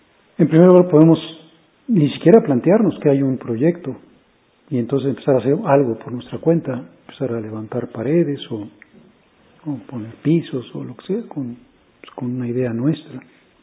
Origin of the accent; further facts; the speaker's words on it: Mexico; Y pues no me gustó ser mexicano, me la paso mal siendo mexicano.